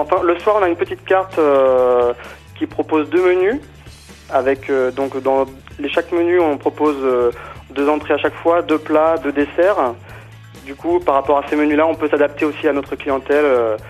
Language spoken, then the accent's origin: French; Brittany, France; Eh bien, du coup, je suis originaire de Bretagne.